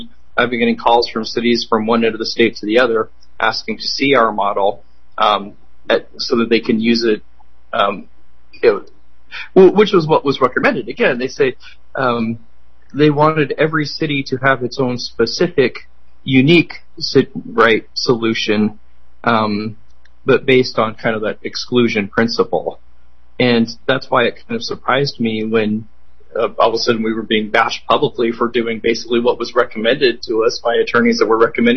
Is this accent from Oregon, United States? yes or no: yes; Grants Pass, Oregon, United States; And Grants Pass is my hometown, so I've got a soft spot.